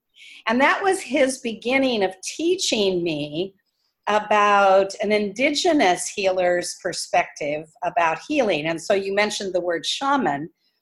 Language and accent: English; United States; born there; Because I'm not African. I can carry African ancestors, but I'm not African. I was born in America.